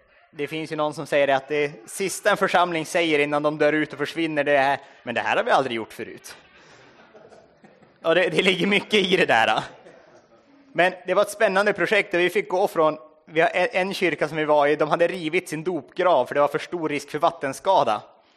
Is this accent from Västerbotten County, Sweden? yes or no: yes; Vilhelmina, Västerbotten County, Sweden; Jag är från Vilhelmina socken, hon är från Lycksele socken. Och vi har liksom vuxit upp där uppe i obygderna. Jag har vuxit upp i en by där det bor typ 20 personer. Jag har släkt med varenda en.